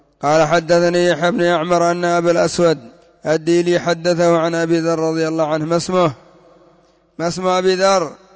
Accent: Yemen; وعندنا في اليمن يقولون: لا تسأل عن الضيف إلا بعد ثلاثة أيام.

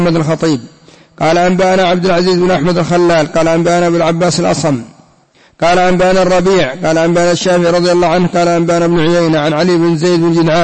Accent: Yemen; مثلا عندنا في اليمن مفروضة 7 مليون ريال يمني

